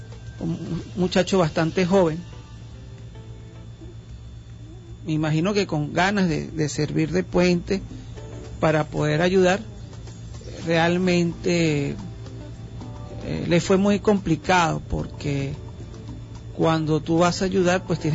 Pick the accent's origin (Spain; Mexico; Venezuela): Venezuela; Todo esto estamos nosotros como venezolanos viviendo.